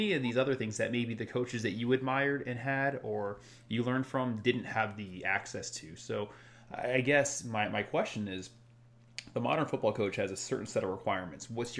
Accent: United States; And for me as an American, I can understand them.

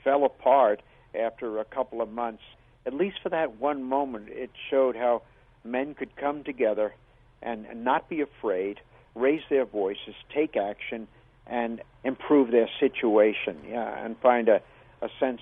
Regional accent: Ladysmith, Wisconsin, United States; born there; On July 4th, 1946, I was born in Ladysmith, Wisconsin, I'm proud to say.

